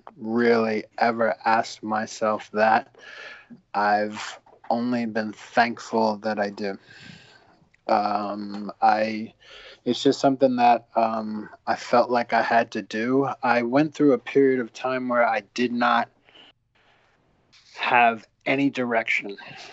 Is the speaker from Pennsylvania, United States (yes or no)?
no; Providence, Rhode Island, United States; the types of people that we grew up with in Providence and in Rhode Island and the mix of cultures, man.